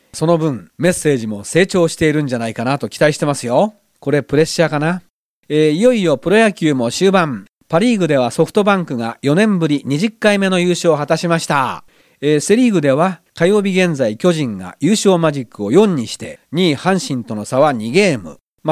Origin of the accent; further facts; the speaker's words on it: Otari, Nagano, Japan; 私のふるさと小谷村ではビスケットの天ぷらをお盆だったり冠婚葬祭の際などに作りますよ。